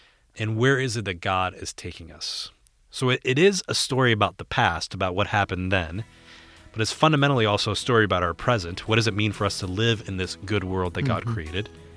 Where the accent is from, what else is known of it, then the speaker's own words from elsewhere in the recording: Puerto Rico; I'm from Puerto Rico